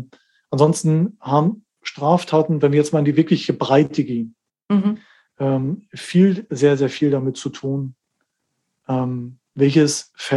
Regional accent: East Germany, Germany; Ich ein Kind des Ostens

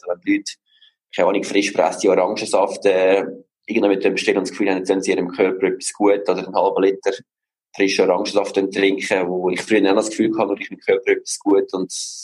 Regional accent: Switzerland; als Schweizer

